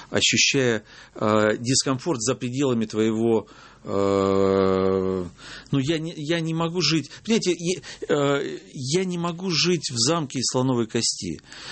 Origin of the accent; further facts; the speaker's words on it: Lviv, Lviv Oblast, Ukraine; born there; Да, я вообще родился во Львове